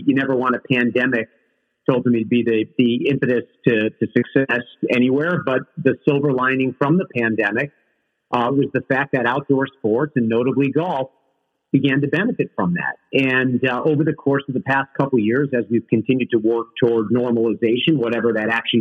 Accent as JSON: {"language": "English", "region": "Connecticut", "country": "United States", "tie": "born or raised there", "said": "I grew up in Central Connecticut. I did not grow up in a family of golfers."}